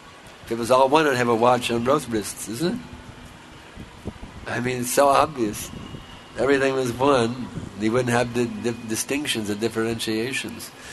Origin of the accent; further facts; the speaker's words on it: United States; I'm speaking in English because I grew up in America, and they didn't teach us Hindi over there.